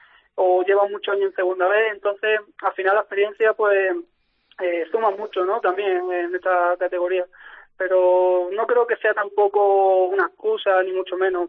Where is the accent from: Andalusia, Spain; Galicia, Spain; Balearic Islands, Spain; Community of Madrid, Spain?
Andalusia, Spain; Algeciras; Bueno, yo soy de Algeciras, ¿vale? Porque hay mucha gente que confunde un poco de dónde soy, porque sé que se piensan que soy de Cádiz Capital, pero bueno, yo soy de Algeciras.